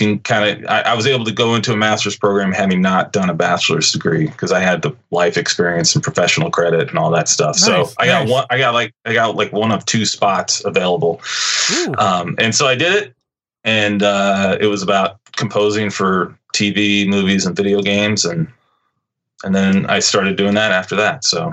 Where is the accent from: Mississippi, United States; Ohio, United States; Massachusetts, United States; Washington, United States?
Washington, United States; Seattle; So I grew up here in Seattle, and I started drumming, playing the drums late, in ninth grade in high school